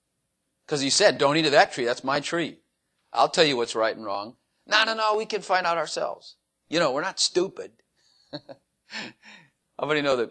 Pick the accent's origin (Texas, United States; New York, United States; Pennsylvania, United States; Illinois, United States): Texas, United States; Dallas; I'm an American. Well, there's a lot of pride in that. I'm a Texan. There's a lot of pride in that. I'm from Dallas.